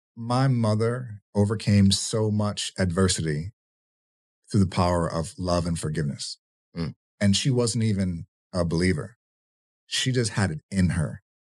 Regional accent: Leavenworth, Kansas, United States; born there; Yeah. So I was born in Leavenworth.

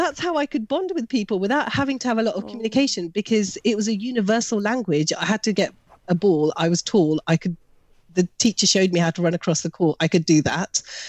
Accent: United Kingdom; for in my Asian heritage as a Pakistani British, there's a huge gender inequality firsthand.

